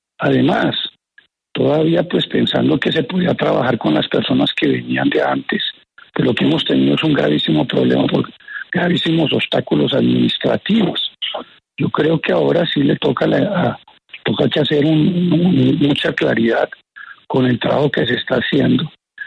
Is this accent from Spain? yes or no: no; Colombia; o sea, los colombianos, porque somos los colombianos, hacemos un grandísimo esfuerzo.